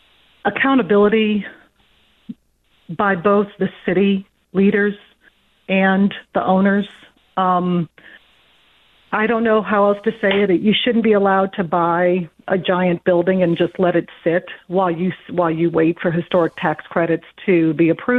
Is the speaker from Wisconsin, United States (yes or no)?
no; New Orleans, Louisiana, United States; I mean, I'm born and raised in New Orleans, but, we've lived in this neighborhood for nearly 30 years.